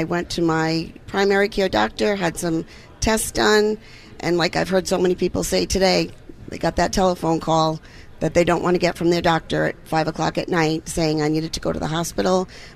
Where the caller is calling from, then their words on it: Warwick, Rhode Island, United States; Warwick, Rhode Island, yes.